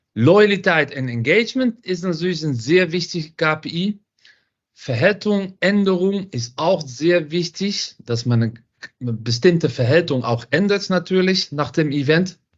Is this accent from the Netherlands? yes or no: yes; Netherlands; German is a second language